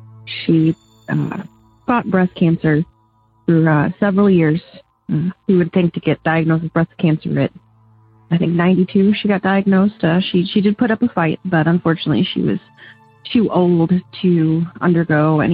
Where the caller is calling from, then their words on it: Oberlin, Ohio, United States; I'm calling from Oberlin, Ohio.